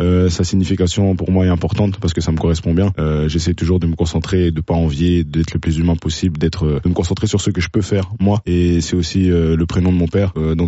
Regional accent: Kinshasa, DR Congo; moved away as an adult; now in Brussels, Belgium; J'ai grandi à Kinshasa. Yes. J'ai grandi à Kinshasa. Je suis arrivé ici à mes 18 ans de base pour les études.

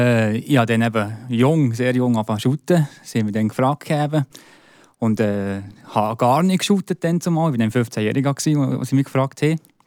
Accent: Brünisried, Fribourg, Switzerland; Ich bin ja eigentlich auch in Brünnisried aufgewachsen. Ab 11 bin ich in Brünnisried gewohnt, 10 Jahre lang.

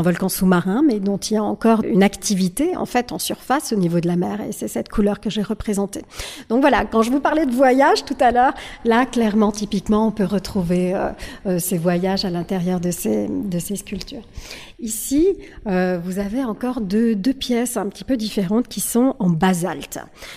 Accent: Paris, Île-de-France, France; born there; Ensuite vous avez ici ma ville de naissance qui est Paris, donc je suis parisienne d'origine

